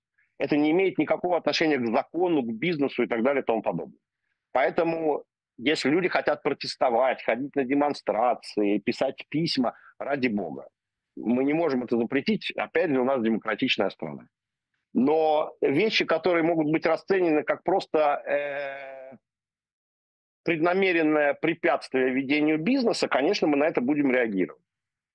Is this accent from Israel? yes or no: yes; Israel; Я, поскольку вырос в Израиле с молодых лет, у меня израильский взгляд на эти вещи.